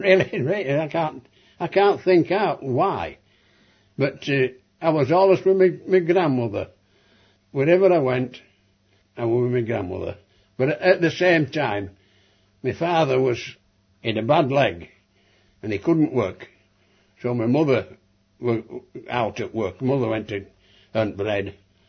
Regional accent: Leeds, Yorkshire and the Humber, United Kingdom; born there; I was born in 1928 in Leeds, Leeds Children's Hospital.

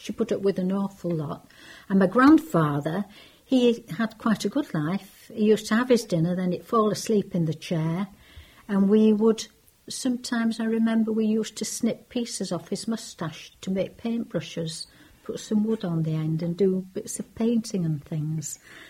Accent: Oulton, Yorkshire and the Humber, United Kingdom; born there; I was born in 1940 in Oulton at 33 Aberford Road. I was born at home.

